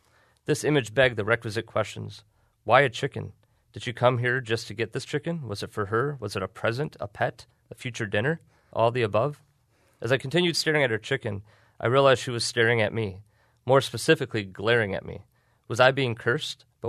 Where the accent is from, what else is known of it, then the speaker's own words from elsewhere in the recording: Dearborn, Michigan, United States; and I was from Dearborn